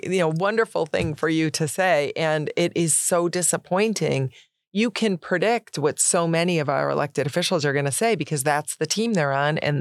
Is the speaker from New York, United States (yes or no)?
yes; New York, United States; That would be very different than Savannah and I have growing up in Central New York